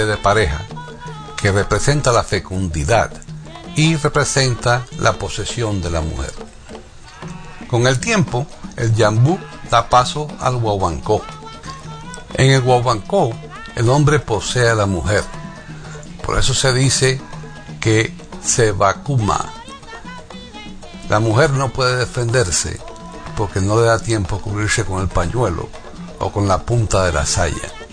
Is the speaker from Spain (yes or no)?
no; Cuba; La rumba es característica de nosotros los cubanos. La rumba, somos los cubanos.